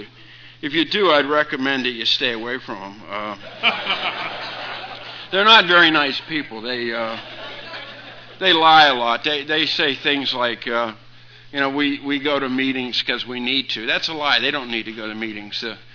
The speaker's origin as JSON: {"language": "English", "town": "Wheeling", "region": "West Virginia", "country": "United States", "tie": "born there", "lives_now": "North Carolina, United States", "said": "I'm not was not born in the state of North Carolina. I'm a naturalized citizen. Julia's from North Carolina, so I married in. But I was born in a small town on the Ohio River in the tri-state area, Wheeling, West Virginia"}